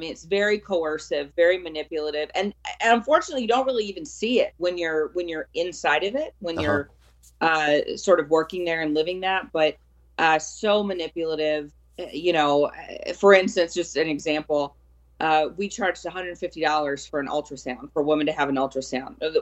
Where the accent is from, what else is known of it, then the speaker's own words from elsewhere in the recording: Louisiana, United States; I grew up in South Louisiana. There were no abortion clinics anywhere around us, no Planned Parenthoods.